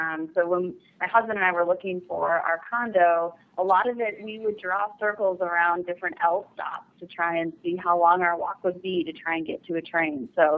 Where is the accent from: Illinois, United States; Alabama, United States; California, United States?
Illinois, United States; Rockford; I grew up in Rockford, Illinois, about 2 hours outside of the city.